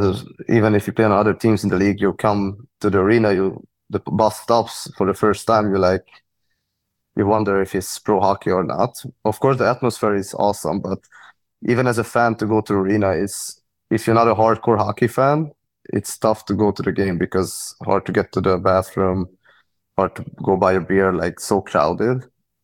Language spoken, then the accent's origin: English; Budapest, Hungary; English is a second language; I'm from Budapest.